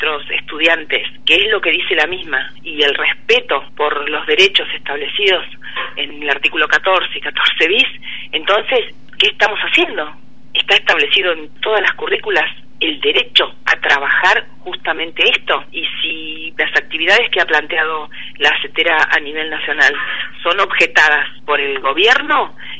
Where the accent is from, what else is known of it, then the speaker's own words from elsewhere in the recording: Argentina; justamente como argentinos, nunca más.